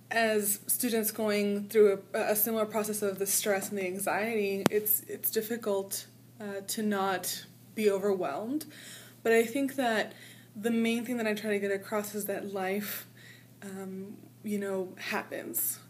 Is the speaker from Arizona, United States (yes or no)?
no; El Paso, Texas, United States; also born or lived in Ciudad Juarez, Mexico; I'm originally from the El Paso and Ciudad Juarez area. I've actually had the privilege of living on both sides of the border.